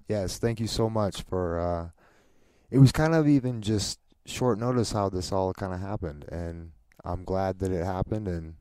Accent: North Platte, Nebraska, United States; born and raised in North Platte, Nebraska, graduated in 1993.

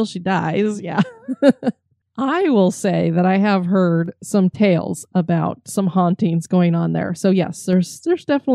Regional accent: Canada; Being Canadian, it's exciting to hear stories from my country.

